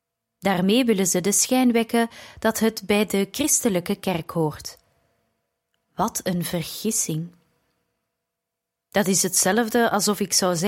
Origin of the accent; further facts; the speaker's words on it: India; Dutch is a second language; Ik ben in India opgegroeid en naar school geweest met kinderen uit verschillende geloofsovertuigingen